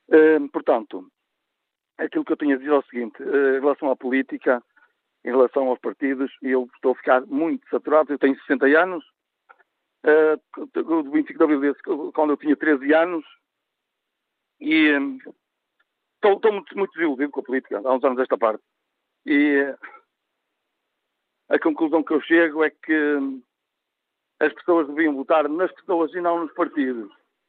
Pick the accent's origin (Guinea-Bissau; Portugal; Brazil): Portugal; Vila Verde, Braga; Eu sou natural do Conselho de Vila Verde.